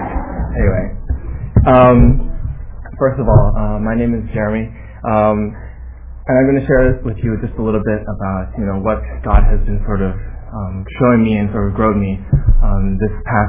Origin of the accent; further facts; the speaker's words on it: California, United States; I mean, I came from California